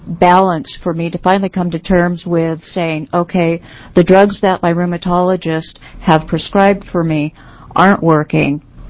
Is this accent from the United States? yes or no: yes; Portland, Oregon, United States; And I'm from Portland, Oregon.